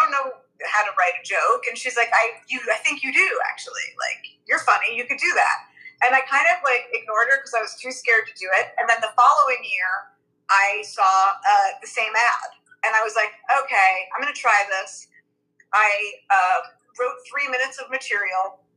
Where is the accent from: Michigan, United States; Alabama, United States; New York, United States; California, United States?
New York, United States; Brooklyn; I'm from Brooklyn.